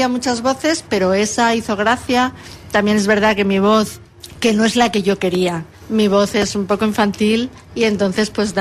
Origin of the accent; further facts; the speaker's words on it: Madrid, Community of Madrid, Spain; accent: Madrid; Me quité mi acento de barrio de Madrid.